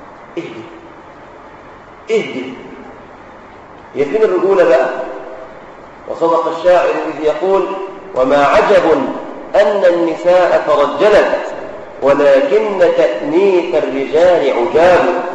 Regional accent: Egypt; في بلادنا مصر

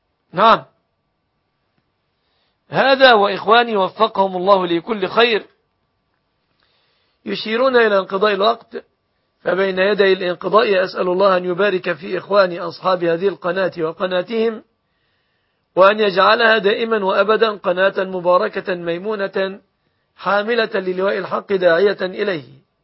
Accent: Egypt; بلادنا مصر

